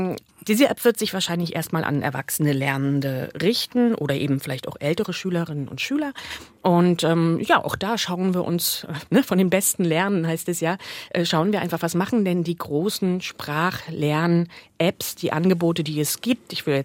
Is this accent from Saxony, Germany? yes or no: no; Mecklenburg-Vorpommern, Germany; Bei uns in Mecklenburg-Vorpommern gibt es viele, die sagen, nee, Moin, das kommt aus dem Westen, das sagen wir hier nicht.